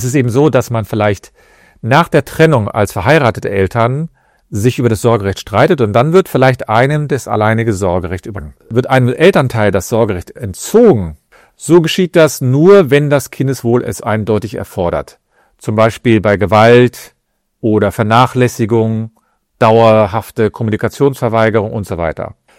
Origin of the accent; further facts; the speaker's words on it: Cologne, North Rhine-Westphalia, Germany; ich bin aus Köln.